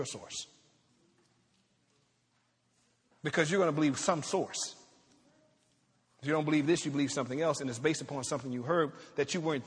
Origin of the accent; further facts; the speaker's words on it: the South, United States; I grew up in the South. I drank out of colored fountains.